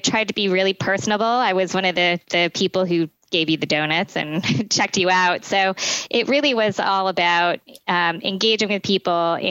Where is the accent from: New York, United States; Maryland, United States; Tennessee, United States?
New York, United States; Cortland; I grew up in central New York, a small town called Cortland. I am the third of three, the only girl.